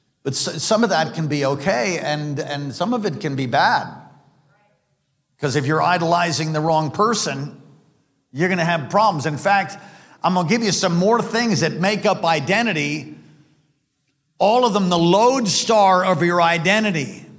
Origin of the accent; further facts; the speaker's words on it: East Coast, United States; You know, I am from the East Coast. That played a role in who I am and in my personality.